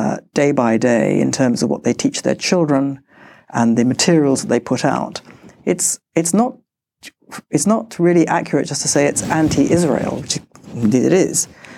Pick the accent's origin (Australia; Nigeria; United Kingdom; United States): United Kingdom; I thought, as a British Jew, I was, you know, it was great, it was fine, it had nothing to do with me.